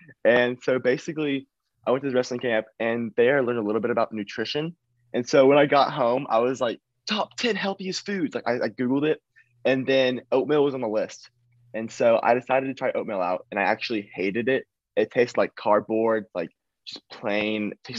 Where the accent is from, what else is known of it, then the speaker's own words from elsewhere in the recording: Nashville, Tennessee, United States; I am from Nashville, Tennessee. I am 18 years old